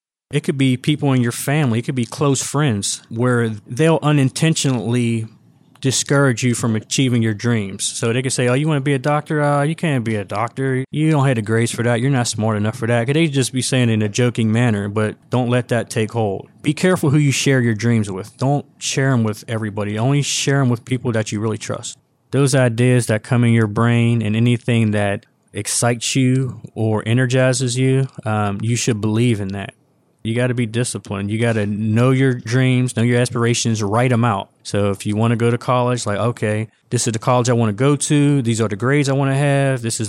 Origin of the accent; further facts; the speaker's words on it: United States; I grew up in Lincoln, Leamington. I was born in 79. My childhood was really in the 80s and the 90s.